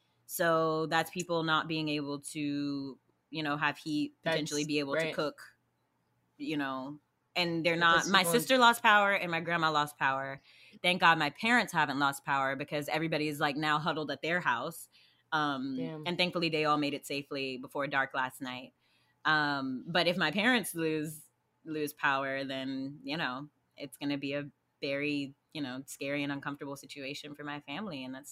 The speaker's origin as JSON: {"language": "English", "region": "Texas", "country": "United States", "said": "Like, okay, I'm from Texas. And so my family is struggling through all of the blackouts"}